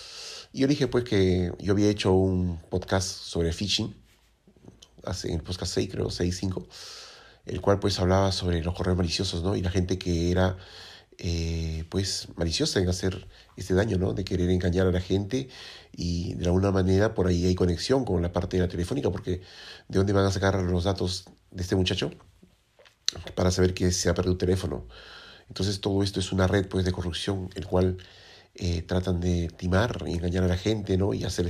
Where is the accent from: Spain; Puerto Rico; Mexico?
Spain; en ese momento yo le llamé la atención porque yo soy español, ¿no?